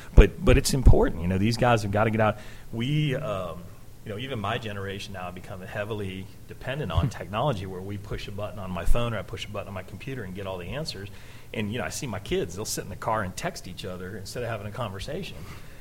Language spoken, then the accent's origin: English; St. Petersburg, Florida, United States; this police department in my hometown was just, you know, it just seemed surreal at the time. So it's exciting. I'm excited. This is, you know, people ask me, well, are you going to go anywhere else? Are you going to want to be a chief anywhere? You know, I'm here. I love St. Pete.